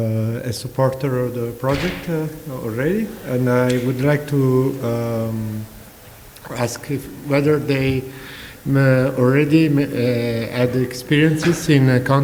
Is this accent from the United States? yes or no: no; Naples, Campania, Italy; I come from Napoli, and there's an abnormal incidence of certain kinds of cancers and malformations.